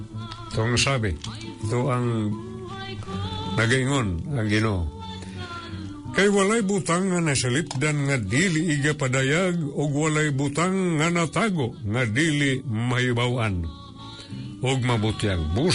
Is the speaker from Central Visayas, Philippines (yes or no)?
yes; Central Visayas, Philippines; first language Cebuano; Tagalog is a second language